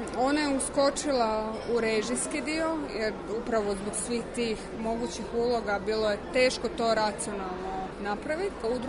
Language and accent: Croatian; Croatia; Jer s jedne strane imamo taj hrvatski identitet, živjeli smo u Hrvatskoj cijelo vrijeme, rođena sam u Hrvatskoj i to me oblikovalo. S druge strane imamo srpski identitet, jer je moja cijela obitelj, mi smo Srbi koji su živjeli u Hrvatskoj i ostali u Hrvatskoj za vrijeme rata.